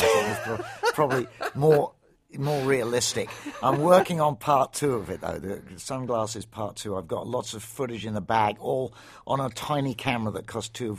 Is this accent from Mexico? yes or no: no; England, United Kingdom; born or raised there